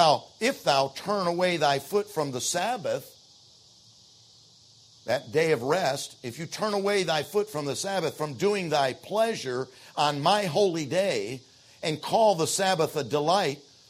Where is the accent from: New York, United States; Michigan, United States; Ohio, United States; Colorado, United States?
Michigan, United States; talking about the 1950s, growing up in Michigan. There was a time when literally, honestly, I can remember being out on the farm.